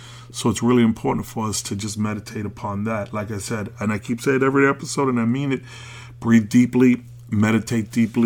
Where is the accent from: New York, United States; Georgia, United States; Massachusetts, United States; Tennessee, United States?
New York, United States; Brooklyn; born there; You know, I'm an American. I was born in Brooklyn.